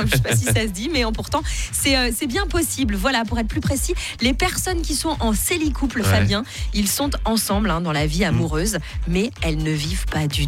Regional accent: Switzerland; Et même chez nous en Suisse

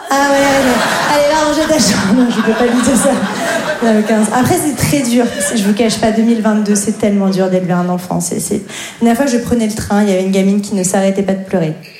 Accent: Grand Est, France; je n'ai jamais reçu de pression et j'ai grandi en Lorraine.

